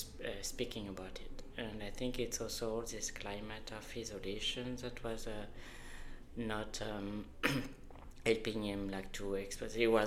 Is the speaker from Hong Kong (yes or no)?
no; France; I'm originally from France.